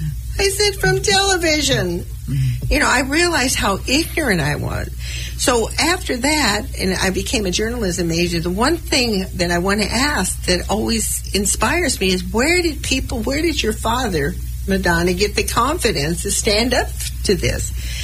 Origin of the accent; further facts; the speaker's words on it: Los Angeles, California, United States; born there; I was born in East LA, you know, on Brooklyn Avenue.